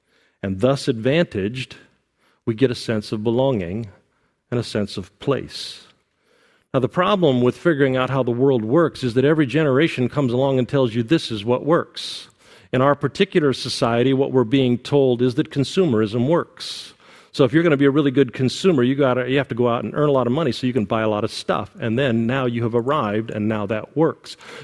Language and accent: English; United States; And because I grew up as an American, I learned, as many of you did, a healthy disregard for tradition.